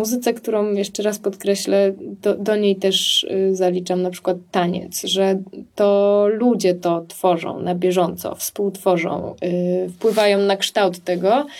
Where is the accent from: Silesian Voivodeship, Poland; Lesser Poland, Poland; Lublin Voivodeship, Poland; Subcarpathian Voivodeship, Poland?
Silesian Voivodeship, Poland; accent: Silesian; my czasem mówimy po śląsku w domu. Myślę, że jakby wujek albo tata Kuby, albo mój wujek to usłyszał, to mógłby się za głowę złapać, że nie bardzo do końca potrafimy, ale staramy się, lubimy gwarę śląską.